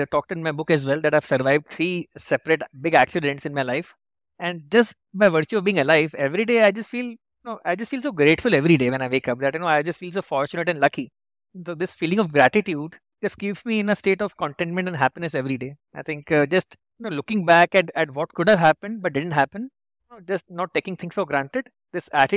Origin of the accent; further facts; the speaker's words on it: India; I consider myself lucky to have been born and brought up in India, a vibrant democracy with a rich, diverse culture